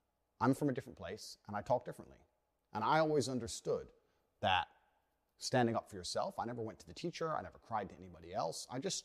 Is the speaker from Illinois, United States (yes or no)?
yes; Chicago, Illinois, United States; I grew up in South Side of Chicago. I'm obviously a person of color.